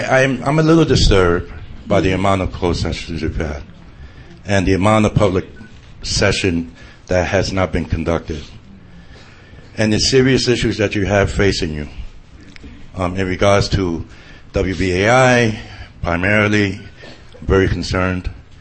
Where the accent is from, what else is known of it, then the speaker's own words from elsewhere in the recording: New York, United States; now in California, United States; And as a New Yorker that's implanted in California